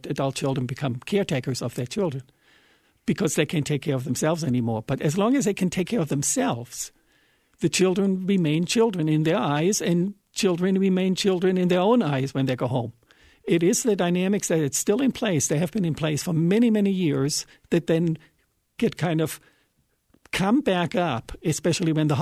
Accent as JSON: {"language": "English", "country": "Germany", "tie": "born or raised there", "moved": "yes", "said": "I grew up in Germany, and I came to this country 30 years ago."}